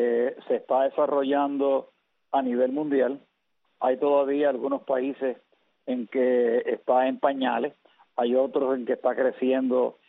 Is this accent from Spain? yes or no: no; Aguadilla, Puerto Rico; Yo nací en Aguadilla, eso es la ciudad de Aguadilla, que está en la costa noroeste de Puerto Rico.